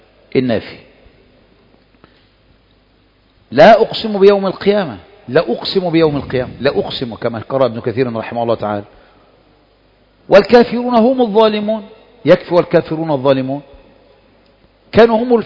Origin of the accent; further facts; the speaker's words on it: Egypt; احنا مصريين